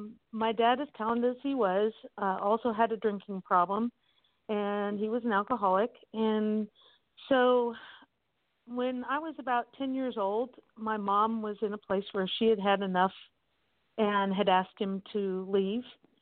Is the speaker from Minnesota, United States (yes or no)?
no; California, United States; moved away as an adult; also born or lived in Colorado / Texas; I was raised in Southern California until I was in my early 30s and then moved to Colorado and lived there for 4 years and then moved to Texas and was in Texas for 17 years.